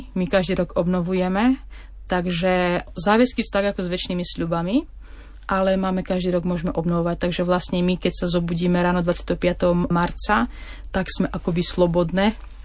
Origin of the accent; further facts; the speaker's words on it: Lendak, Prešov Region, Slovakia; Vyrastala som v takej asi na Slovensku veľmi známej dedine. Volá sa Lendak. Som z tradične katolíckej veriacej rodiny.